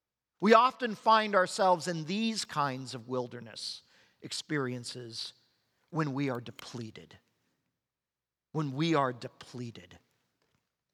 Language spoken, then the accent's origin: English; California, United States; and as a Californian, I'm acquainted with such things as earthquakes.